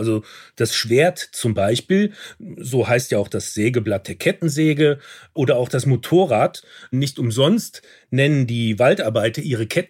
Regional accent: Rhineland, Germany; Oh, das kann ich als Rheinländer nicht aussprechen.

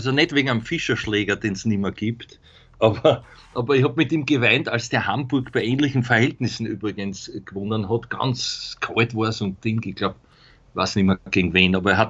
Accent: Austria; Jetzt haben wir am Kitzbühel bei uns in Österreich

